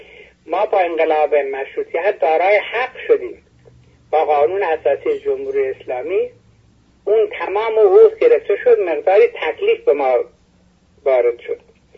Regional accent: Iran; ما اول ایرانی هستیم، بعد خوزستانی هستیم، بعد خراسانی هستیم، بعد همدانی هستیم

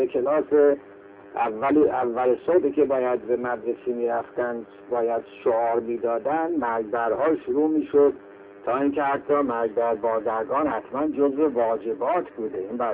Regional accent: Iran; همه ما ایرانی هستیم، به زبانهای مختلف گویش میکنیم

